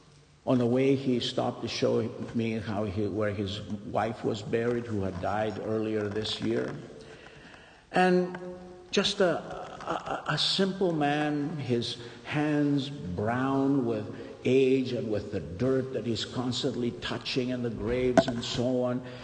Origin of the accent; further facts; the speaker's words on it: Patras, Western Greece, Greece; now in United States; Priests here are more stuck than this priest in my hometown, Patras. That would never happen in this country, I can assure you.